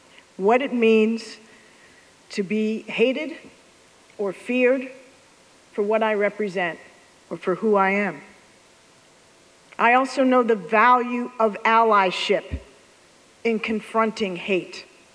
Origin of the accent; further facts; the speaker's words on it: Washington, District of Columbia, United States; I grew up in Shepherd Park at the top end of 16th Street, when it was a mixed black and Jewish neighborhood.